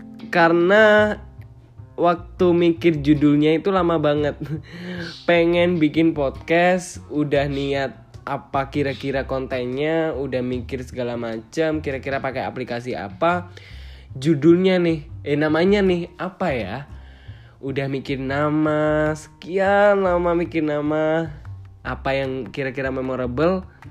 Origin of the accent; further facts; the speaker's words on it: Malang, East Java, Indonesia; saya asli Malang. TK, SD, SMP, SMK saya di Malang. Sampai kuliah ini pun saya juga masih di Malang.